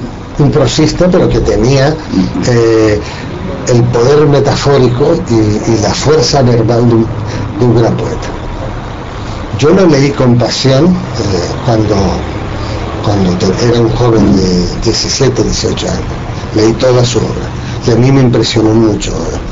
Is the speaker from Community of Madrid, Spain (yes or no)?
no; Canary Islands, Spain; También como escritor canario que soy, las Islas Canarias están formadas por erupciones volcánicas.